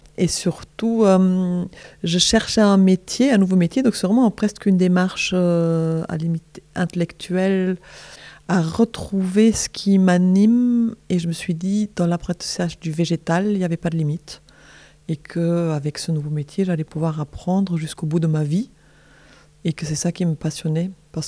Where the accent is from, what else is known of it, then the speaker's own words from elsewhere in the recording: Belgium; j'ai un peu plus de 50 ans, je ne dirais pas combien de plus de 50. Et je suis belge, je vis à Bruxelles, je navette entre Bruxelles et Paris